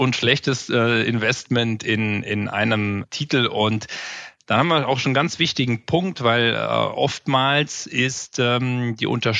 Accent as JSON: {"language": "German", "region": "Saarland", "country": "Germany", "tie": "born or raised there", "moved": "as an adult", "said": "Ich bin da aufgewachsen, habe da meine Wurzeln zur Schule gegangen."}